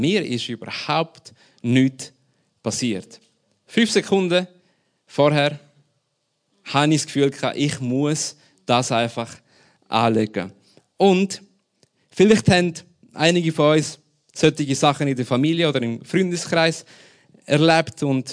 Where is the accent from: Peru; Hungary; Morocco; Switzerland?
Peru; Lima; German is a second language; now in Germany; Ich bin in Peru aufgewachsen, in der Hauptstadt in Lima, in einer Zeit, wo wirklich der Terrorismus überall war, in der Stadt sogar.